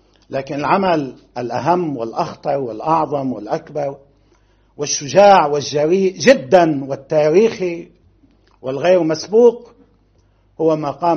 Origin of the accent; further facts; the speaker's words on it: Lebanon; هذا ما يجري في اليمن وهذا ما يجري عندنا في لبنان